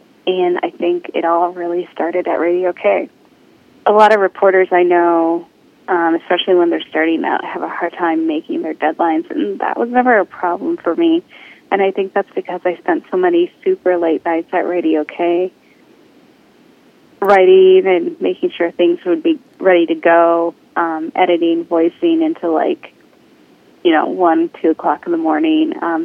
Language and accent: English; Wisconsin, United States; I grew up in Wisconsin, and my dad's house was in the country